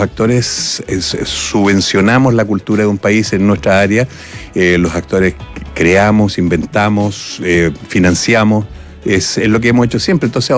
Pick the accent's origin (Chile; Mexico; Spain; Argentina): Chile; Los Ángeles, Biobío; Claro, yo soy nacido y criado en Los Ángeles.